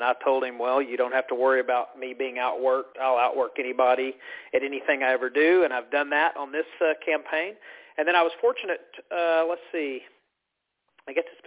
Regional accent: Farmers Branch, Texas, United States; I was born and raised in Farmers Branch, where I was a mayor and city councilman there.

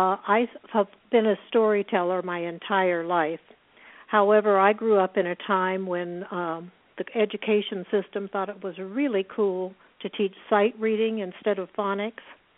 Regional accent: Long Beach, California, United States; where I grew up in Long Beach, California.

